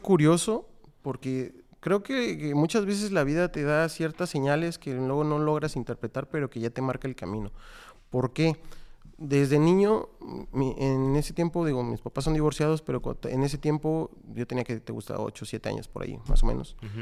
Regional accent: Mexico City, Mexico; now in Monterrey, Mexico; Es correcto, somos de Ciudad de México.

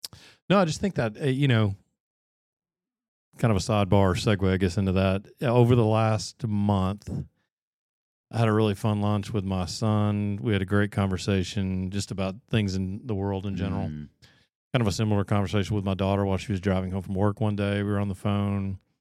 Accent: the South, United States; I grew up in the South, and there's just there's a push to embrace, don't show your feelings.

